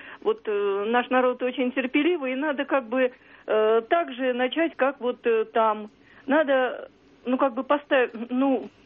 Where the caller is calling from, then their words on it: Moscow, Russia; Я из Москвы.